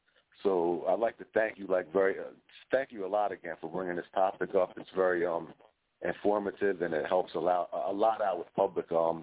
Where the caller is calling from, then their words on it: New Jersey, United States; I'm calling from the South Jersey area, close to the shore, like around Atlantic City.